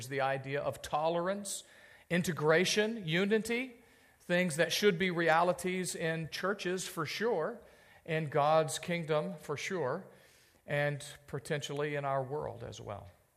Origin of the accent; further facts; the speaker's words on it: the South, United States; I grew up in the South.